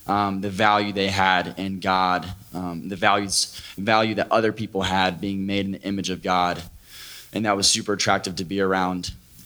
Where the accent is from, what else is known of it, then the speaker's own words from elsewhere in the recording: Norcross, Georgia, United States; So he came back to, I'm from Norcross, Georgia, and he had gone to college.